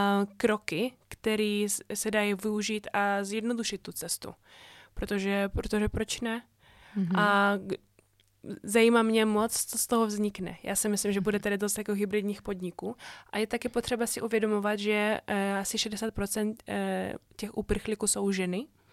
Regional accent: Ukraine; Czech is a second language; now in Czech Republic; jsem z Ukrajiny, ale zároveň žijí tady relativně dlouho, abych taky rozuměl i ty české stránce, i ty české mentalitě.

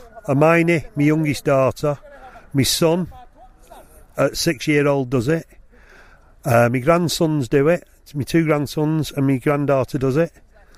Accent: Bury, North West England, United Kingdom; I'm from Bury.

